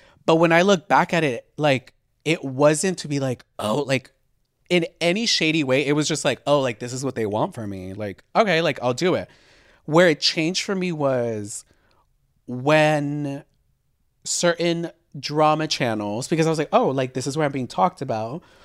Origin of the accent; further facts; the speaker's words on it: Texas, United States; maybe it's because I come from Texas. Maybe it's because I come from a very loving family.